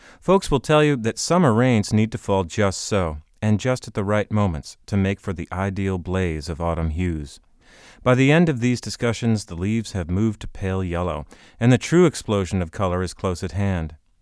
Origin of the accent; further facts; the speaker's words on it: New England, United States; Growing up in New England, a child develops a special relationship to autumn leaves.